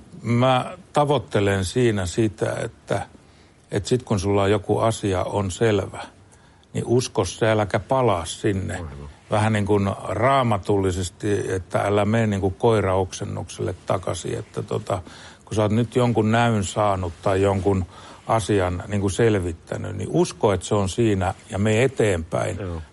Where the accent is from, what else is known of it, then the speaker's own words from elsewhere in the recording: Rauma, Satakunta, Finland; born there; kyllä mä oon länsisuomalainen niin kuin hengeltäni, niin kuin mä oon Raumalla syntynyt